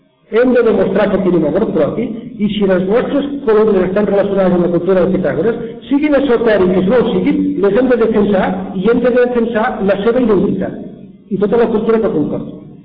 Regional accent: Catalonia, Spain; jo no sóc estranger, sóc català. I els catalans fem molt cas als estrangers.

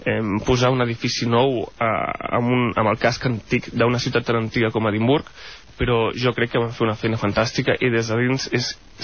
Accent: Catalonia, Spain; jo estic en política perquè bàsicament soc català, no?

